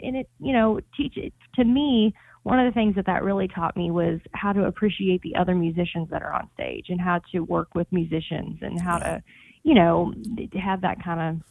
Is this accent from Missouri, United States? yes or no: yes; Missouri, United States; I grew up in Missouri, that's where I'm from, and originally grew up singing in church very young